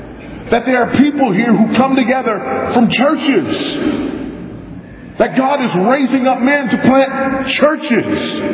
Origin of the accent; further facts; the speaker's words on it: Texas, United States; In the state of Texas, my home state, there are 26 million Texans.